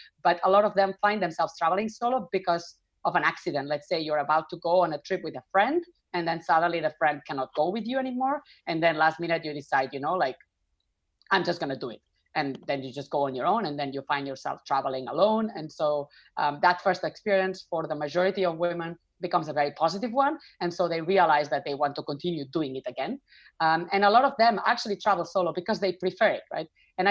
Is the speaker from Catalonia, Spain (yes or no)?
yes; Barcelona, Catalonia, Spain; I am from Barcelona, which you can probably tell by the way I say my name.